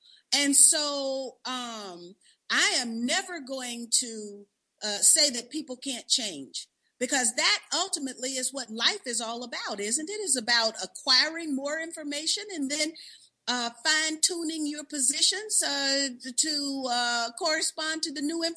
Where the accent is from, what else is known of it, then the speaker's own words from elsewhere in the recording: the South, United States; Wait now. You know, I'm from the South.